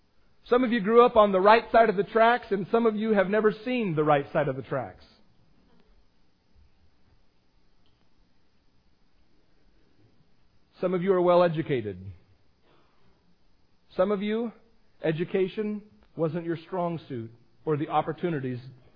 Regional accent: Astoria, Oregon, United States; I grew up by the ocean. I grew up in Astoria.

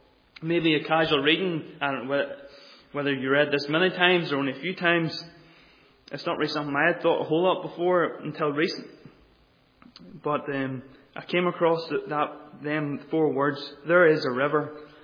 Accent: Kilkeel, Northern Ireland, United Kingdom; I was brought up in Kilkeel, in a fishing place

